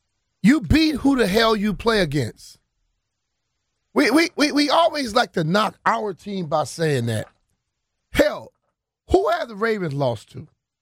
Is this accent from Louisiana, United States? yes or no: yes; Louisiana, United States; moved away; I came from Louisiana in 1990. I did not like the cold either.